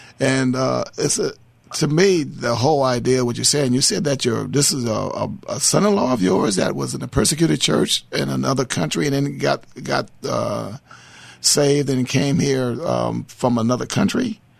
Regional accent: Inglewood, California, United States; If I can say this, that I grew up in Inglewood, and I actually worked at the city of Inglewood for many, many years growing up as a young man.

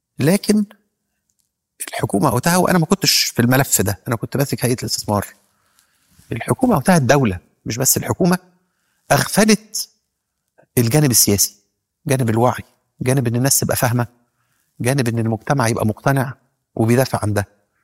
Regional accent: Egypt; إحنا عندنا في مصر قضاء تاريخيا متميز جدا

